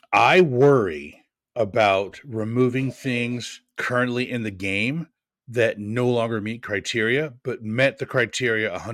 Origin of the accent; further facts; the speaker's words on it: Pacific Northwest, United States; I live in the South. People say soda. I grew up in the Northwest. We said pop.